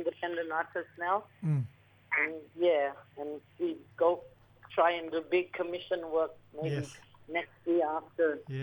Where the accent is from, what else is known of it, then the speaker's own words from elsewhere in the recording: Queensland, Australia; I'm from Bardu Island, Torres Strait.